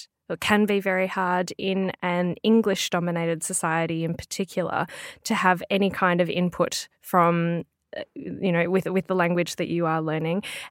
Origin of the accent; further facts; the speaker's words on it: Melbourne, Victoria, Australia; So I'm from Australia. That's mm-hmm. probably evident from my accent. I'm from Melbourne, which is right down south. And I'm here in Glasgow today.